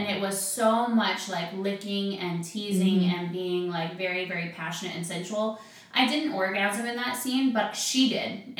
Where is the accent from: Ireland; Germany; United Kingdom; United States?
United States; Michigan; Well, I'm from Michigan